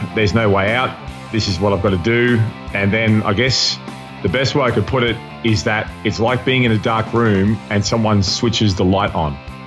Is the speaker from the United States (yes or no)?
no; East Coast, Australia; also born or lived in Sydney; Well, born in Australia, born in Sydney, Australia, grew up all along the eastern coast of Australia. So my dad was in the Australian Navy and got posted a lot around the country.